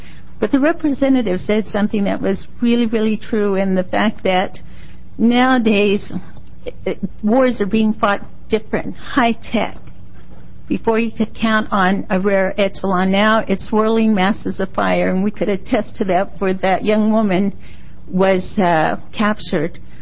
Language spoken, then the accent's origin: English; United States; as an American born and raised in the United States, second generation